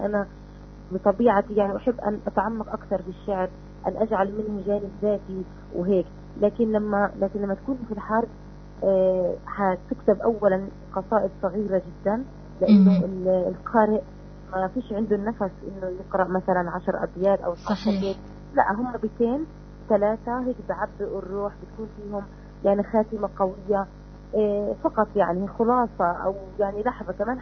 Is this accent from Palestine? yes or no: yes; Palestine; في شعراء من موريتانيا كتبوا عن فلسطين، وكان هذا شيء مشجع لنا كفلسطينيين أن نستمر في قضيتنا وفي ثورتنا.